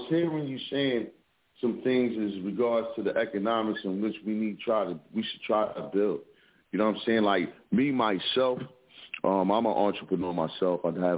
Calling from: Philadelphia, Pennsylvania, United States; representing from the Broad Street Bully side of Philadelphia, where the kids sucker punch people dressed up like Elmo at the kids' parties

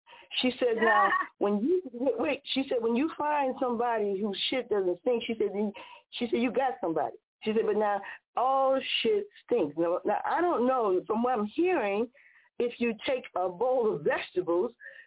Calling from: Chicago, Illinois, United States; in Chicago, Illinois, here

